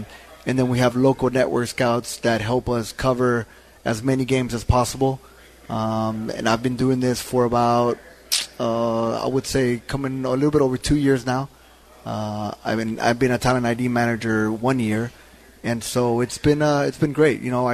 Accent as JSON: {"language": "English", "town": "Houston", "region": "Texas", "country": "United States", "tie": "born or raised there", "also_born_or_lived": "Europe", "said": "Houston is home for me. You know, born and raised in Houston."}